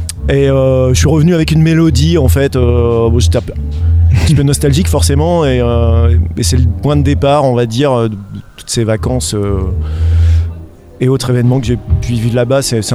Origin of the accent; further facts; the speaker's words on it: Brittany, France; now in Normandy, France; Je suis normand d'adoption, je suis breton en fait.